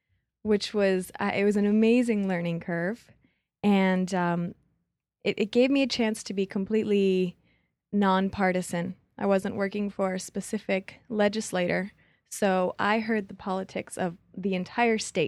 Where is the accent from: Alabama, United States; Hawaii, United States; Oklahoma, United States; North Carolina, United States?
Hawaii, United States; Olinda; District 12 is the district in which I grew up. I was born and raised in Olinda.